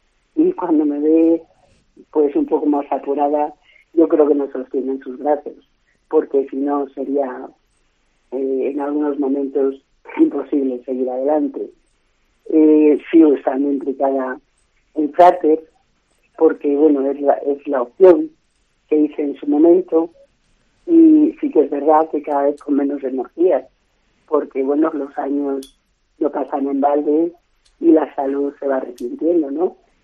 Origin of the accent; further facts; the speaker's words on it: Madrid, Community of Madrid, Spain; born there; also born or lived in San Rafael; now in Segovia, Spain; Nací en Madrid. Y durante bastantes años estuve viviendo en San Rafael, un pueblo de Segovia. Luego ya me vine a Segovia y llevo aquí pues unos 32 años, camino de 33.